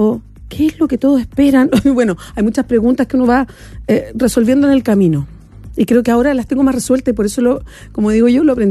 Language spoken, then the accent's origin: Spanish; Chile; como chilenos y como chilenas